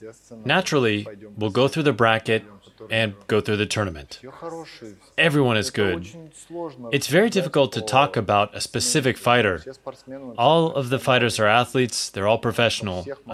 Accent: Vladivostok, Primorsky Krai, Russia; moved away as an adult; now in Japan; I'm from Vladivostok, which is close to Japan. Japanese culture has a strong influence in our city.

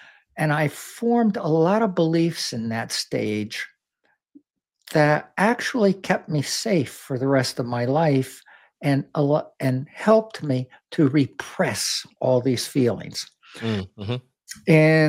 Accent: Fishkill, New York, United States; And I grew up in Fishkill, New York, about 40 miles north of New York City.

